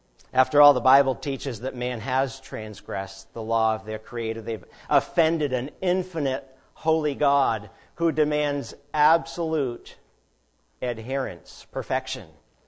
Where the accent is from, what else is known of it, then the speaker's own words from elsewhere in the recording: Maine, United States; I am from New England myself, born and bred in Maine, up where we have snow about 6 months out of the year